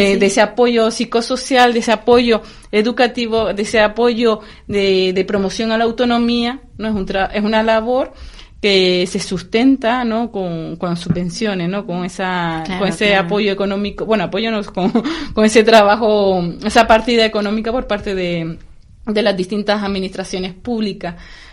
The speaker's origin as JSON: {"language": "Spanish", "region": "Canary Islands", "country": "Spain", "said": "yo soy de Gran Canaria. Claro, ¿no? Sí, aquí llevo 2 años"}